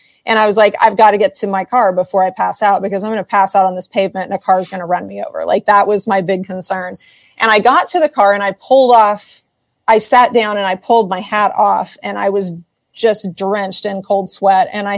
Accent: Kansas, United States; I'm from Kansas, you know, Phil's from Michigan.

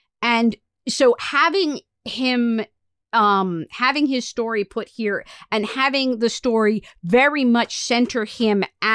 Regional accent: Virginia, United States; I grew up here in Northern Virginia, in which like they definitely made nods towards the fact that we were in a southern state

